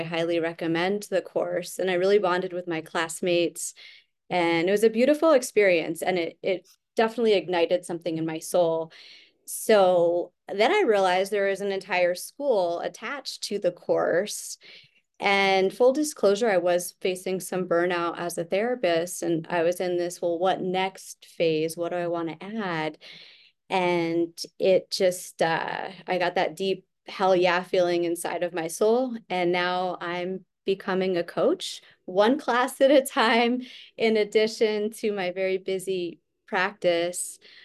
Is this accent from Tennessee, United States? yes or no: no; Santa Fe, New Mexico, United States; from Santa Fe, New Mexico.